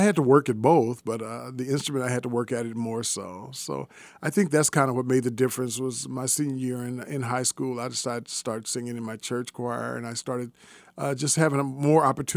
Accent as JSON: {"language": "English", "town": "Kansas City", "region": "Missouri", "country": "United States", "tie": "born or raised there", "said": "Well, I grew up in Midtown. I went to Lincoln High School, mm-hmm. and I started off at Phyllis Wheatley Elementary."}